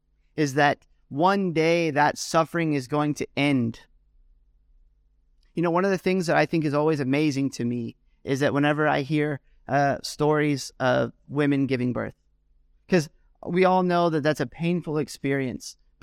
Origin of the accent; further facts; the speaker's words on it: United States; now in United Kingdom; being an American living in the UK, it's waiting all the time for American stuff to happen